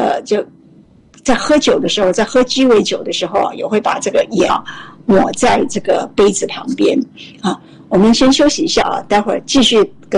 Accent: Taiwan; 真的是比起我们台湾人是讲究很多。

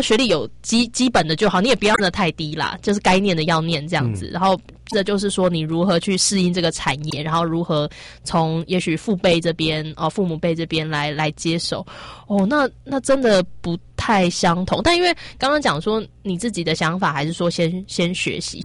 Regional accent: Taiwan; 我们是一个台湾人，然后年纪也蛮小的

